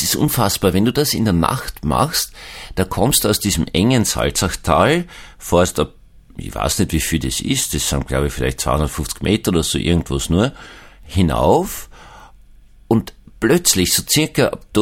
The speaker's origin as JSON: {"language": "German", "region": "Vienna", "country": "Austria", "tie": "born or raised there", "said": "Ich bin in Wien aufgewachsen."}